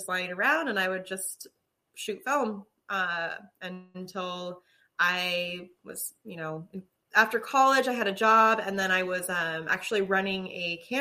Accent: Arizona, United States; now in Los Angeles, United States; No, I grew up in Arizona.

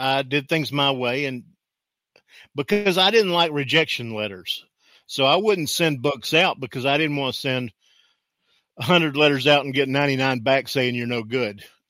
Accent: Florida, United States; they were headquartered in the town I grew up in Florida.

